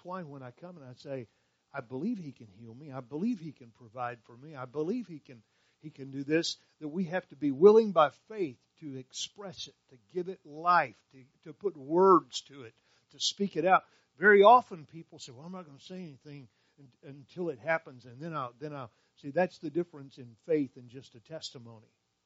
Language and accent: English; Gainesville, Texas, United States; when I was a kid, I grew up in Gainesville, Texas, just north of here.